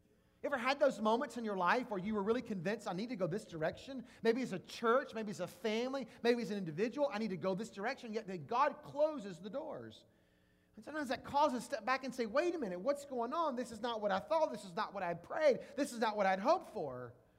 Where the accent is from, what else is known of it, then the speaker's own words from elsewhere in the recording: Jackson, United States; I'm a city boy. I'd been to the country a time or two, but I was raised in Jackson, a city boy.